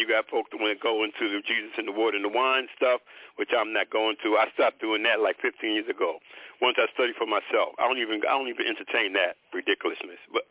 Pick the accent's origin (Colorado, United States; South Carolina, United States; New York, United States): New York, United States; New York City; New York City, where I grew up in New York, oh man, come on, they're giving weed away up there.